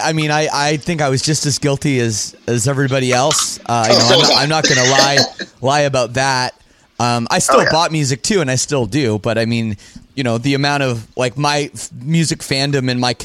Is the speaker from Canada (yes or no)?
yes; Canada; cause I'm from Canada too.